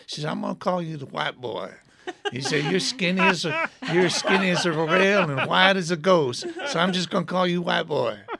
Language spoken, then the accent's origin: English; Detroit, Michigan, United States; also born or lived in Tennessee; Well, I was born in Tennessee and raised in Detroit as a teenager, and I got involved in the music business, and my mother taught me how to play guitar, and she was a gospel singer.